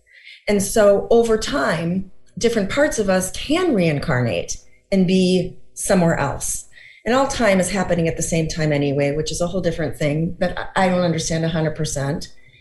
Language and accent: English; Minnesota, United States; Well, I'm from Minnesota. 50 degrees? That's a lovely day.